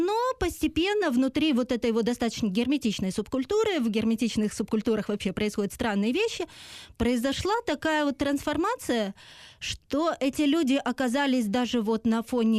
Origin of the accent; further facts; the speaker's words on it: Crimea, Ukraine; Вот я пишу по-русски, да, и в то же время у меня проукраинская позиция. Я крымчанка